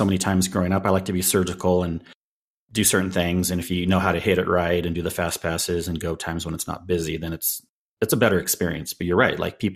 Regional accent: Rowland Heights, California, United States; I grew up in Roland Heights near Diamond Bar.

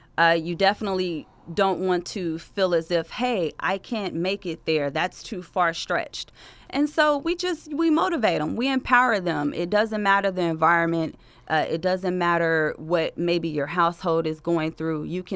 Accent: Gary, Indiana, United States; I am originally from Gary, Indiana.

